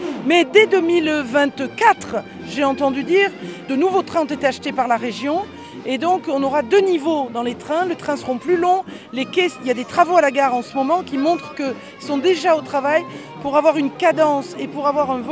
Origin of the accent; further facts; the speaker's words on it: Toulouse, Occitanie, France; Vous savez, moi je suis originaire de Toulouse